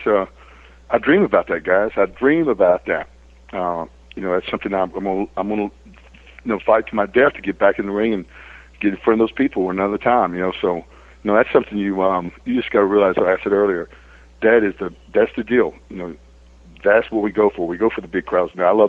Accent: Arkansas, United States; You know, I'm from Arkansas, and I don't know anybody, and I never knew there was wrestling outside of Memphis at this

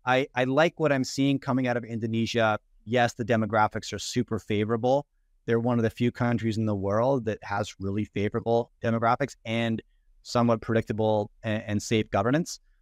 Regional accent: Canada; But essentially, you know, I grew up in Canada.

